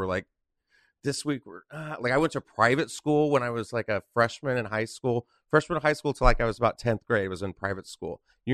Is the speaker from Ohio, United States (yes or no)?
no; Texas, United States; also born or lived in Florida; now in Los Angeles, United States; I say I'm from Texas. I am from Texas. I lived in Texas from when I was about 5 to where I am now, or, you know, until I moved to LA. But I was originally born in Florida.